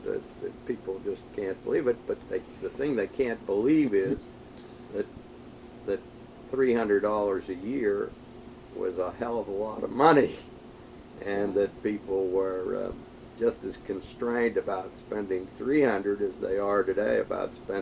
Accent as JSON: {"language": "English", "town": "Pittsburgh", "region": "Pennsylvania", "country": "United States", "tie": "born or raised there", "said": "we were already living in Squirrel Hill. We were raised on Sherbrooke Street."}